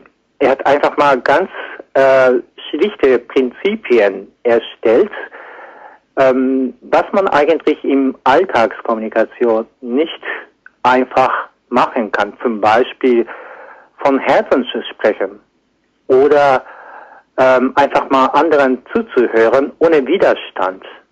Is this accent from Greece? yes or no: no; Japan; first language Japanese; German is a second language; ich als Japaner mit der Muttersprache Japanisch sehr komplizierte Realität habe